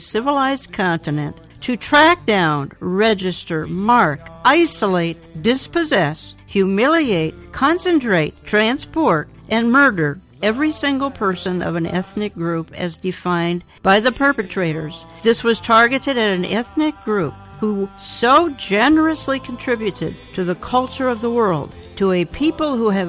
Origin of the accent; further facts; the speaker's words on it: Minneapolis, Minnesota, United States; In my hometown, we've got freshman Democrat Ilhan Omar, first Somali-American in Congress, and she is going to take an oath to represent my area, Minneapolis